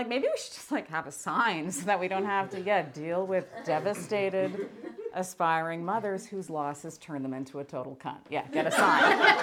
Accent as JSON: {"language": "English", "town": "London", "region": "Ontario", "country": "Canada", "tie": "born or raised there", "said": "I went to Variety Cafe in my hometown of London with the following plan."}